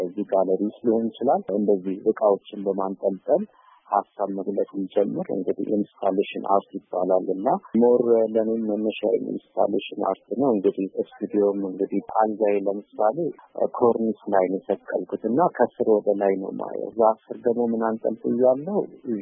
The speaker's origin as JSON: {"language": "Amharic", "region": "Addis Ababa", "country": "Ethiopia", "tie": "born or raised there", "said": "የተወለድኩት እዚሁ አዲስ አበባ ፒያሳ የሮማንጫ ባለ አካባቢ ነው። በአጎፍቅርና በዜሮ ማነጫ ያለ ትንሽ ሰፈር ነው። ሹፌር ሰፈር ይባላል።"}